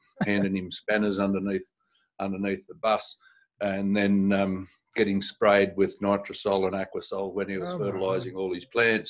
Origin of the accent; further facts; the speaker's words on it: New South Wales, Australia; And inland from Brunswick Heads. Yep. So that was my hometown, and I did all things that young people did in fitness and swimming and all that sort of stuff over the years.